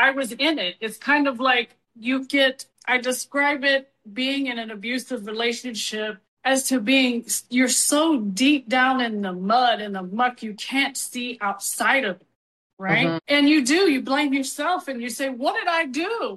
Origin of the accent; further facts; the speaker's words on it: West Virginia, United States; Because I grew up in West Virginia on a farm. Yeah, I was a farm girl. Not that we didn't dress up, but it was more about, you know, life on the farm and the hills of West Virginia.